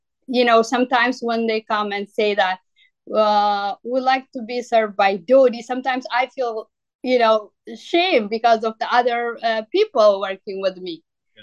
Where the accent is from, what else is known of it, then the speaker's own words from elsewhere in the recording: Ethiopia; English is a second language; And then I always telling them, no, I'm from Ethiopia and this and that.